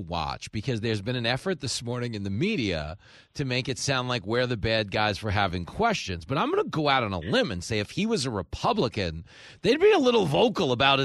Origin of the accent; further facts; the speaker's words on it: New York, United States; I grew up in New York. I always thought crime was a big deal.